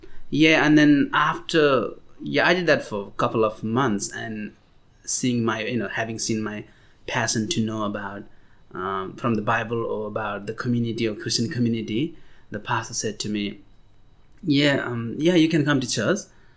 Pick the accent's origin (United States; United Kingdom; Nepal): Nepal; English is a second language; now in Australia; I'm originally from Nepal. So it's been 4 years, nearly 4 years since I came to Australia.